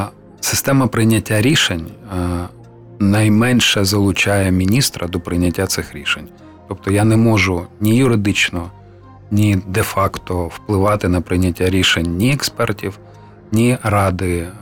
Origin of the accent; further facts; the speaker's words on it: Kyiv, Ukraine; мене цікавить як Київ, моє рідне місто